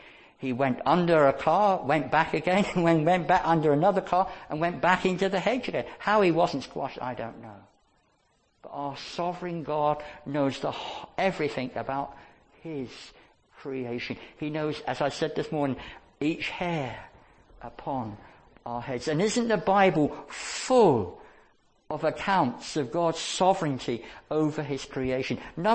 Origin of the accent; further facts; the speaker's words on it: Barnstaple, South West England, United Kingdom; I was born and brought up in Barnstable in North Devon, and our home was above Barnstable, above the River Tor, high up